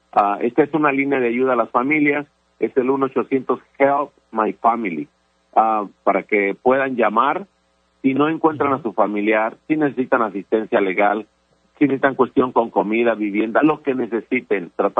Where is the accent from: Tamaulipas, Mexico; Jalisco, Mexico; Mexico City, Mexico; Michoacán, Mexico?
Michoacán, Mexico; Yo soy de Michoacán